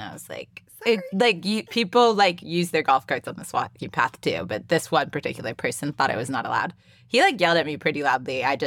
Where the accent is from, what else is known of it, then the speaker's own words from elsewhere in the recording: California, United States; I live in the sunny state of Florida. I'm from California and always thought Floridians were like losers.